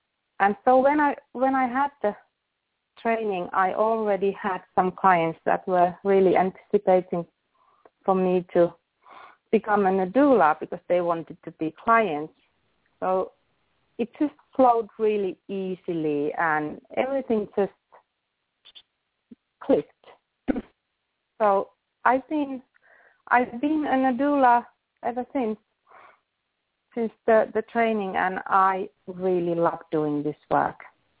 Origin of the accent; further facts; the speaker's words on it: Turku, Southwest Finland, Finland; from Finland. I live in Turku